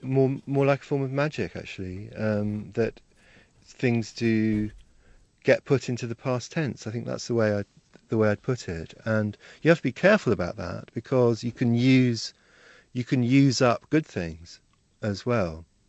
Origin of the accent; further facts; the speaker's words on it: Hong Kong; an only child from a quite sheltered background. I grew up in Hong Kong